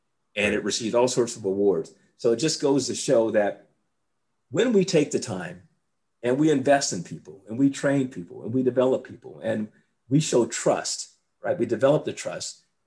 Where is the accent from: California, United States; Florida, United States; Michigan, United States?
California, United States; Bay Area; when I was back in California, where I grew up there, you know, we grew up in the Bay Area there.